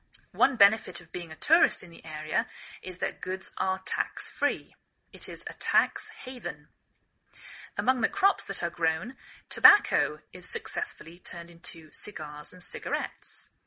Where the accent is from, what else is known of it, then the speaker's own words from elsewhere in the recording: England, United Kingdom; now in United States; I'm English, I live in the northwest of the United States.